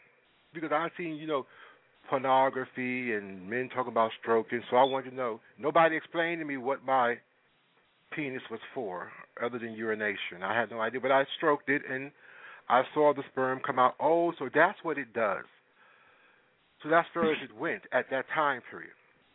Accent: Harlem, New York, United States; I was born in Flower Fifth Avenue Hospital.

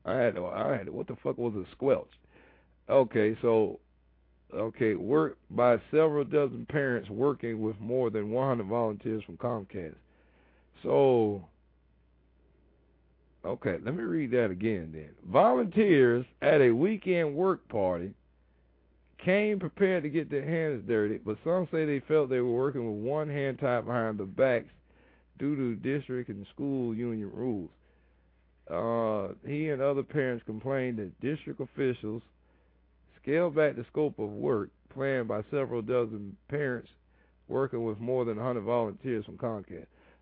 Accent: Tampa, Florida, United States; now in Reno, United States; Mail? Bitch, I'm from Tampa, Florida. What the hell am I getting mail in Reno for?

